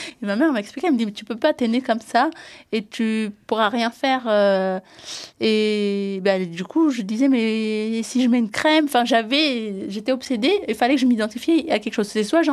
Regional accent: Ethiopia; French is a second language; now in France; Parce que tout ce qui pouvait me rattacher de l'Éthiopie, fallait qu'il disparaisse.

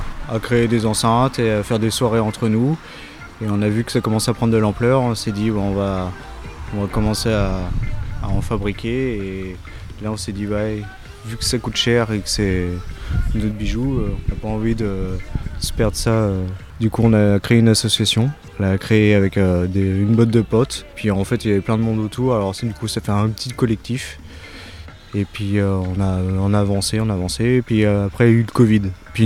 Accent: Saint-Martin-de-Sanzay, Nouvelle-Aquitaine, France; je suis de Saint-Martin-de-Sanzay, entre le Maine-et-Loire et le 79.

